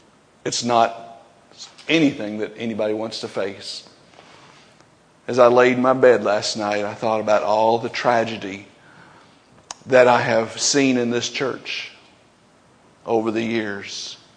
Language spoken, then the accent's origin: English; Murray, Kentucky, United States; You know, I'm from Murray